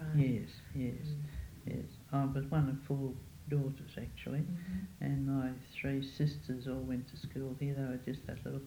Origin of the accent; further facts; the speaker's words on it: Neutral Bay, New South Wales, Australia; born there; I live at 4 Collis Street, Penrith. I was born on the 2nd of January 1918 and I was born in Neutral Bay, and I'm now happily married for over 50 years. My nationality is Australian. I come from convict stock